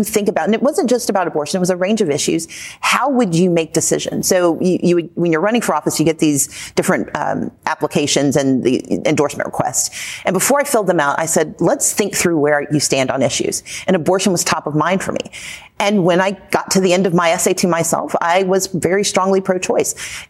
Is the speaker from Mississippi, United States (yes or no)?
yes; Mississippi, United States; I grew up in the Deep South of Mississippi.